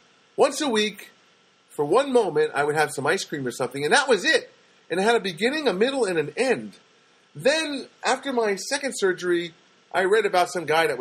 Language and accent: English; New Jersey, United States; Because I grew up in Jersey.